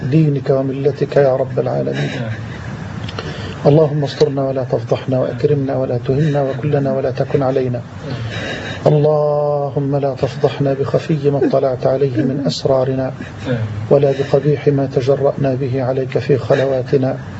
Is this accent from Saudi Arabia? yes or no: no; Egypt; واجعل بلدنا مصر أمنا أمانا سخاء رخاء